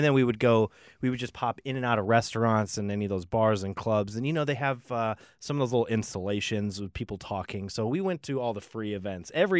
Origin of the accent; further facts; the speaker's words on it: Midwest, United States; grew up in the Midwest.